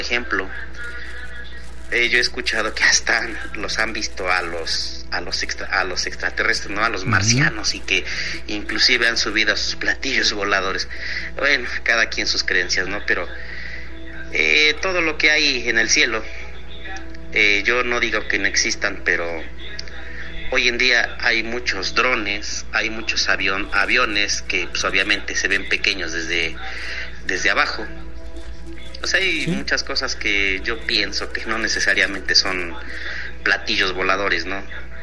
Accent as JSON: {"language": "Spanish", "region": "Tlaxcala", "country": "Mexico", "said": "Yo soy de Tlaxcala y ahí es muy común que haya apariciones y leyendas, ¿no?"}